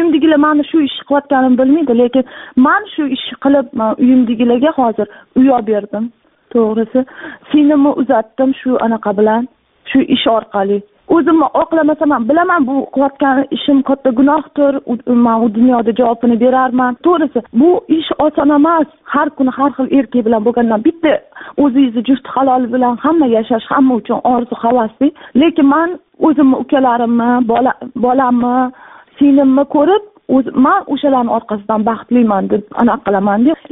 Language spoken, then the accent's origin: Uzbek; Tashkent, Uzbekistan; now in China; Men o'zi asli Toshkentdanman.